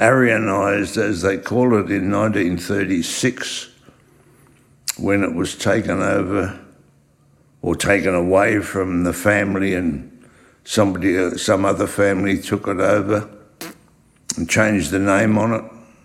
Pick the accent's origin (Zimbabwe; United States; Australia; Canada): Australia; also born or lived in Weissenfels, Germany; I'm 86 years old, and I was born in Weißenfels in Germany. I came to Australia in 1938. As a six-year-old. And why? Because we're Jewish.